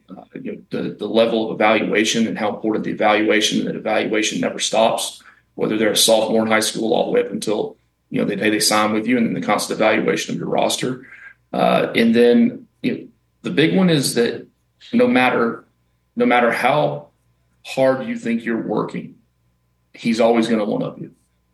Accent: Birmingham, Alabama, United States; I'm from Birmingham, and we were actually at the home for Christmas

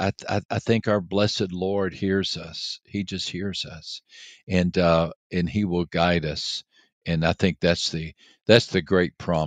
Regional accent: Texas, United States; He was from Los Angeles. I was from Texas.

